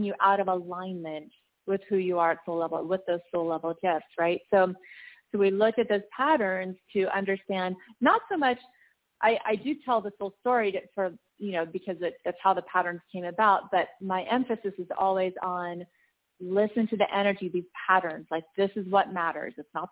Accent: California, United States; now in Beaufort, United States; I actually just moved out here about a year and a half ago. I'm originally from California and Southern California.

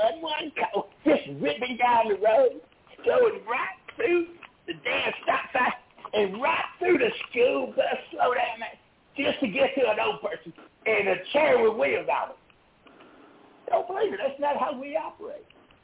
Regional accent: Alabama, United States; I'm from Alabama.

